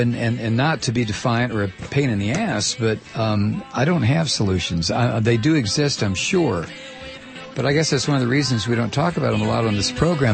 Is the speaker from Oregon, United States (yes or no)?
no; Texas, United States; I grew up in Texas. While growing up, we had great politicians like Jim Hightower and Ann Richards.